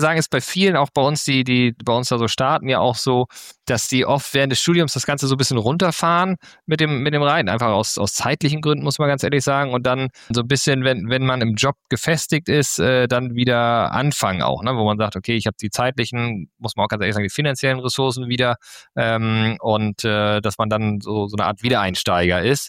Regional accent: Verden an der Aller, Lower Saxony, Germany; als ich noch kleiner Schüler war, war mal in meiner Heimatstadt in Verden an der Aller

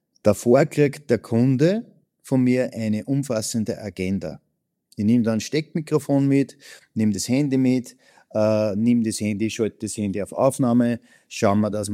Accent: Upper Austria, Austria; Du als Tiroler, ich als Oberösterreicher, wir wissen, dass zum Beispiel Menschen aus Hamburg mit unserem Dialekt echt ein bisschen eine Challenge haben.

